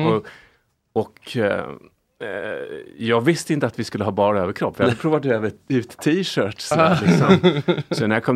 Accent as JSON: {"language": "Swedish", "town": "Lidingö", "region": "Stockholm County", "country": "Sweden", "tie": "born or raised there", "said": "Jag är uppvuxen på Lidingö."}